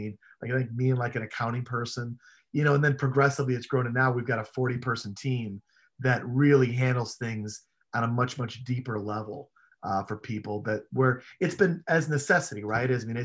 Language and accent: English; Chicago, Illinois, United States; I mean, the fact is I grew up in Chicago and I grew up loving radio.